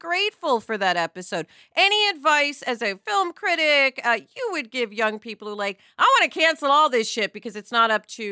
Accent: New York, United States; And I know him and met him and da-da-da-da, and I'm from New York.

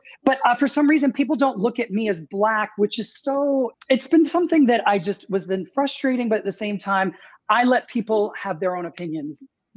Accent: Canada; moved away as an adult; now in United States; because I came to the States when I was 19 and I went to NYU. That's where I felt awkward. I didn't feel weird growing up in Canada.

